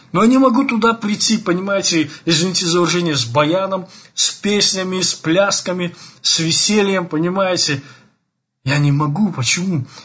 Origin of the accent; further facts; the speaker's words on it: Belarus; И это время сока, как говорится, и белорусы, мы так делали, я не знаю, как на Украине, как в Узбекистане, там, наверное, нету берез.